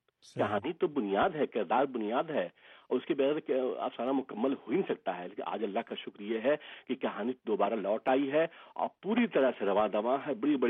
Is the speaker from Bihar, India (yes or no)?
yes; Bihar, India; میرا تعلق بہار سے ہے